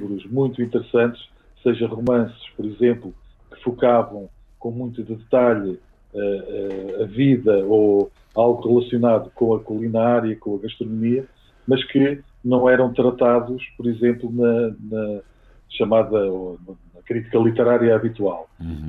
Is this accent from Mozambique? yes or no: yes; Mozambique; now in Portugal; quando vim de Moçambique para Portugal, estive um tempo com a minha avó e com os meus tios